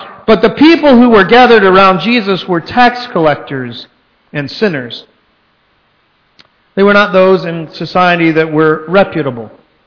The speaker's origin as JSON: {"language": "English", "region": "Texas", "country": "United States", "said": "I'm from Texas, and so I have friends that have done business work in Mexico"}